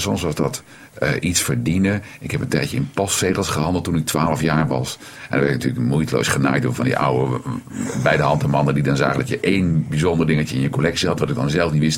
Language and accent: Dutch; Utrecht, Netherlands; Ik ben in Utrecht geboren.